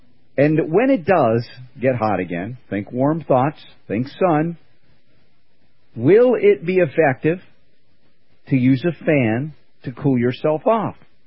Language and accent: English; New York, United States; also born or lived in Georgia; I grew up in New York and Georgia as well, and you know, so we had our cold winters